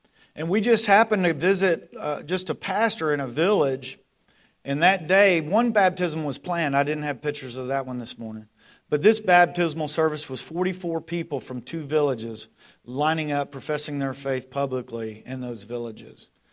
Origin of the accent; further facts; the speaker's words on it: United States; I'm an American, but I'd rather not do that.